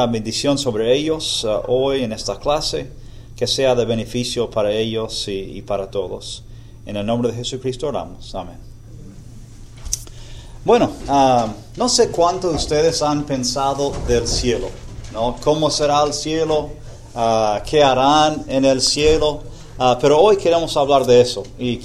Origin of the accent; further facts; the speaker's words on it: Abilene, Texas, United States; Spanish is a second language; also born or lived in Buenos Aires, Argentina / Houston, United States; Yo soy originalmente de Abilene, en Texas. Recibí mis títulos ahí en la Universidad de Abilene. Después fui a Argentina un tiempo, 7 años como misionero en Buenos Aires.